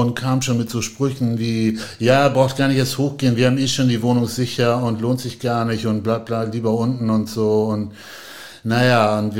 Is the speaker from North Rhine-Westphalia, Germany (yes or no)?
no; Ahrensburg, Schleswig-Holstein, Germany; ich bin ja in Ahrensburg aufgewachsen und Ahrensburg war, das war irgendwie ein Riesenspaß früher da.